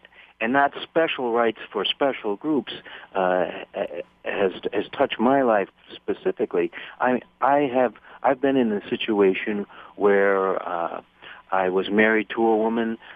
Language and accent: English; Massachusetts, United States; I'm from Massachusetts, and I wish that we were getting some leadership from the church in the Massachusetts area.